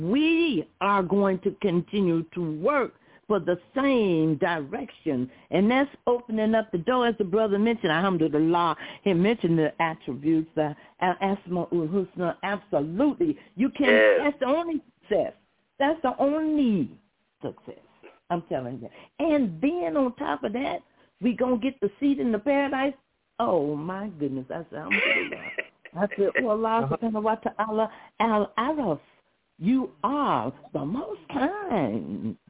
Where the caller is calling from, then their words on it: Flint, Michigan, United States; calling in from Flint, Michigan.